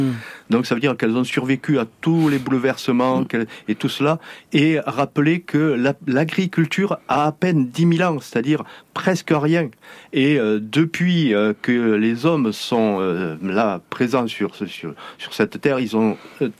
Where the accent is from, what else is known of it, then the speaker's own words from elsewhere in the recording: Occitanie, France; born there; je suis né dans les Cévennes, dans un petit village au nord du Montégoal, et tout le monde avait des ruches.